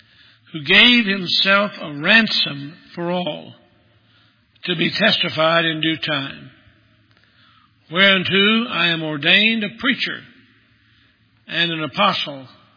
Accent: Maryville, Tennessee, United States; Greenback was a short distance from from Greenback to Maryville, Tennessee, my hometown.

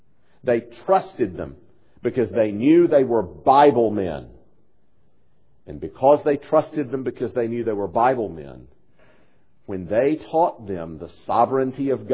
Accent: the South, United States; born there; After all, I was born in the South.

